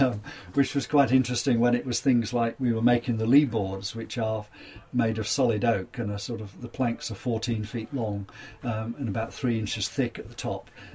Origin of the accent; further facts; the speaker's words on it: Doncaster, Yorkshire and the Humber, United Kingdom; born there; because I was born in Doncaster, when I came across Humber Keels, I thought this is ideal